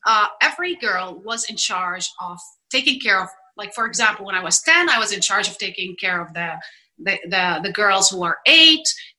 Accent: Jerusalem, Palestine; also born or lived in Haifa; I want to touch on growing up in East Jerusalem, but outside the walls, because that actually can explain Haifa different and more. So between age 5 and 18, I lived all my weekdays, except the summer where I go to Haifa, in the orphanage.

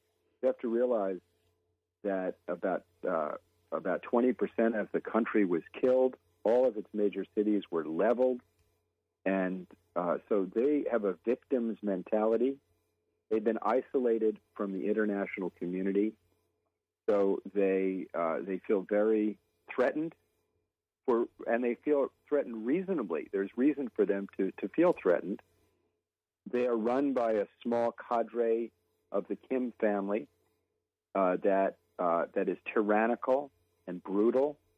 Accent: United States; No, I was speaking as an American.

